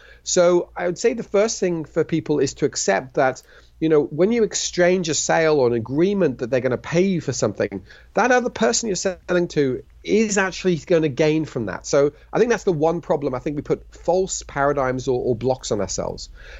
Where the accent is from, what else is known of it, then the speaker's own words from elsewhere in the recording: Switzerland; also born or lived in United Kingdom; I was born in the United Kingdom to British parents. I was raised in Switzerland.